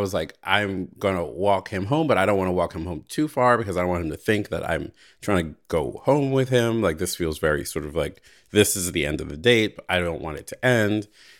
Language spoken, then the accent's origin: English; East Coast, United States; David's from the West Coast and I'm from the East Coast.